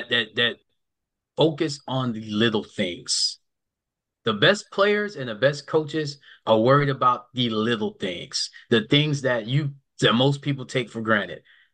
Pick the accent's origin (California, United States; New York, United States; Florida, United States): New York, United States; now in Memphis, United States; I'm a New Yorker. And if you know anything about New Yorkers, we're everywhere.